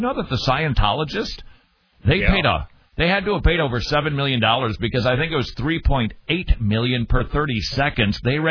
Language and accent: English; United States; As an American, I don't know that I've ever been more proud.